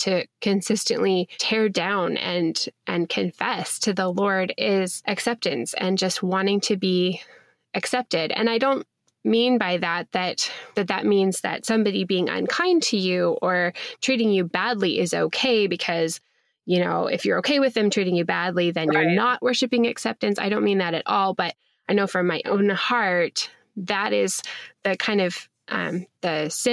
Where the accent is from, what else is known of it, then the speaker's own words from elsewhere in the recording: Portland, Oregon, United States; I'm from Portland and all over the place, you just see these bumper stickers that say keep Portland weird.